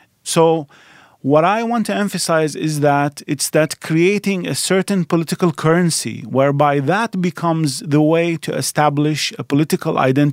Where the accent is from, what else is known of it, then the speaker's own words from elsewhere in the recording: Iraq; now in United States; not only because I come from Iraq, but because now I'm a U.S. citizen